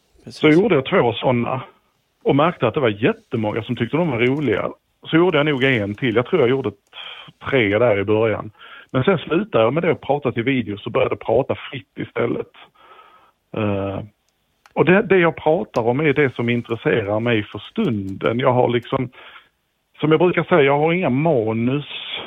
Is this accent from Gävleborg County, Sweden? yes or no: no; Helsingborg, Skåne, Sweden; Nej, jag kommer ju från Helsingborg då. Och sen har jag varit runt lite i Småland och Blekinge också eftersom min fru kommer från Blekinge och sådär. Så att, men mest skåning i alla fall.